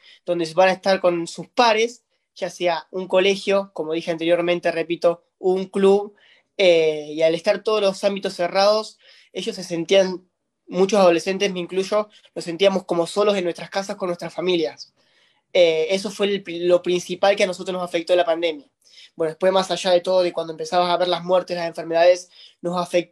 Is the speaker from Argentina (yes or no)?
yes; Carlos Casares, Buenos Aires Province, Argentina; provincia de Buenos Aires, en un pequeño pueblito hacia el sur, el cual se llama Carlos Casares. Acá en mi pueblo somos alrededor de 25.000 habitantes, por eso es muy chiquitito, y estamos a 300 kilómetros de la capital.